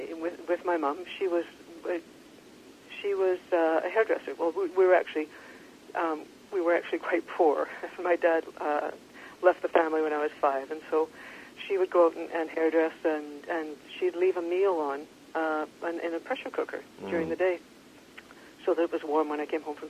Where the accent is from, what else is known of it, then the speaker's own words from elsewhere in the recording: North Vancouver, British Columbia, Canada; I grew up in North Vancouver. Uh-huh. It's just mom and I.